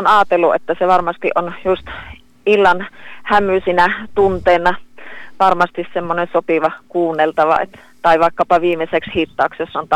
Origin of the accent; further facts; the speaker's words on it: North Karelia, Finland; en rupea niin kuin omaa murettani esimerkiksi jättämään pois. Et siinä on yksi valtti, että siitä ainakin ihmiset tietää, että on Pohjois-Karjalasta kotosi.